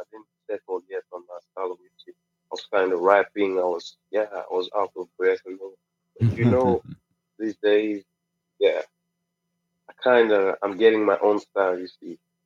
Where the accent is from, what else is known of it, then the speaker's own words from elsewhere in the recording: Cape Town, Western Cape, South Africa; I'm from South Africa, basically in Cape Town.